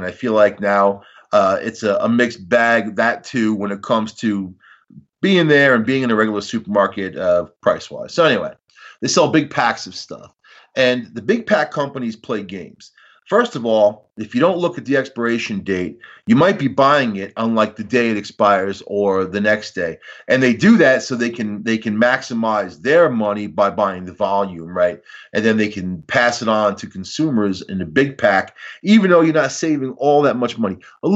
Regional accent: New York, United States; I'm from Long Island, man.

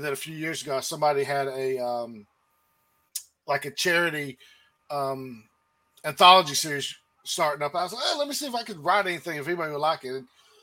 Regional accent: Florida, United States; now in Pennsylvania, United States; Yeah, so I'm from Florida originally. You wouldn't expect it with this accent, right? You'd think Georgia or Texas or something.

